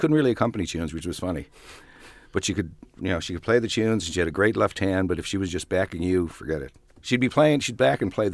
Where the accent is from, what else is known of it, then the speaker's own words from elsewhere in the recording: Chicago, Illinois, United States; Yeah, and I grew up in the Irish community as well in Chicago since I was six or seven.